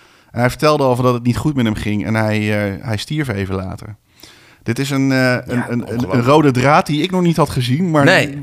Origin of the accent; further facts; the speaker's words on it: Netherlands; ik dacht, ik ben Hollander